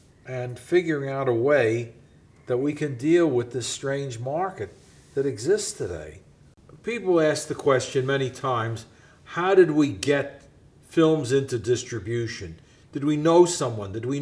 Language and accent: English; Bronx, New York, United States; I grew up in the Bronx, Lowe's Theaters across the block.